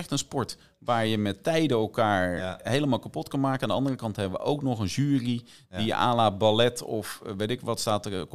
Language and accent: Dutch; Netherlands; als ik als Nederlander bij Jeremy had mogen judgen...